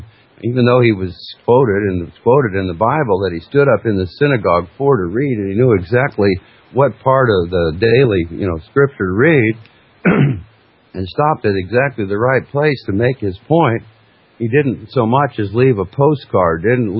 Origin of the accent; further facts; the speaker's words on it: Alaska, United States; Of course, I grew up in Alaska and not far south of Fairbanks, Alaska, is North Pole